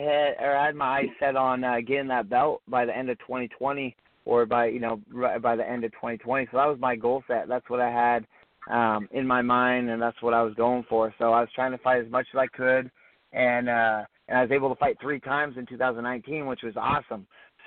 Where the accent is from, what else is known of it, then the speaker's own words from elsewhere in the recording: California, United States; I'm born and raised in Humboldt County. I've lived here my whole life, and this is my home.